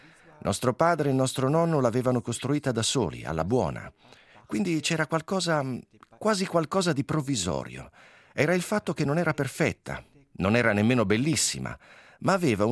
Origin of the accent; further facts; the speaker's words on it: Aarberg, Bern, Switzerland; born there; Siamo nati ad Arberg, nel canton Berna. La città più vicina era Bien, dove c'era il Film Podium.